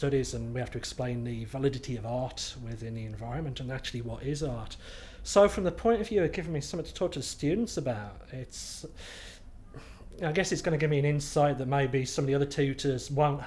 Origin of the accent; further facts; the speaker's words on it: Lichfield, West Midlands, United Kingdom; I come from Lichfield in Staffordshire, up in the Midlands. I'm 30-something years old.